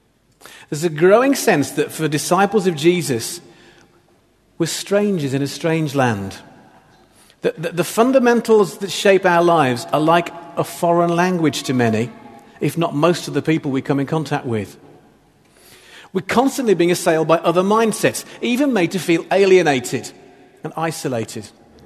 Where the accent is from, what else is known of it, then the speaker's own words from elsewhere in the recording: England, United Kingdom; now in Australia; We kind of belong. We're becoming Aussie Poms. We support Aussie cricket already.